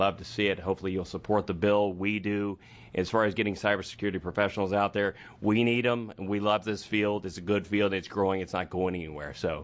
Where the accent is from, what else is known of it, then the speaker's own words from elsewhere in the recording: Oregon, United States; from Deschutes County, founder and CEO of Huya.